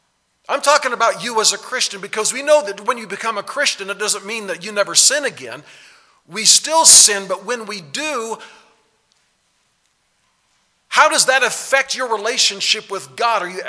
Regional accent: Hutchinson, Kansas, United States; born there; I grew up in Hutchinson, Kansas. That's where I was born. I shouldn't say I grew up there.

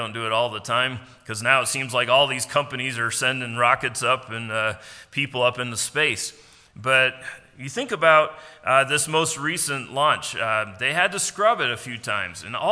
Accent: New Hampshire, United States; I'm from New Hampshire and grew up with a lot of snow.

